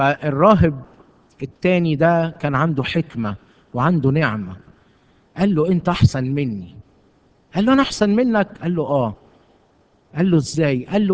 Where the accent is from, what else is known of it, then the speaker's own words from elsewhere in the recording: Egypt; والتفاخر يمكن بتميزنا احنا كمصريين شوي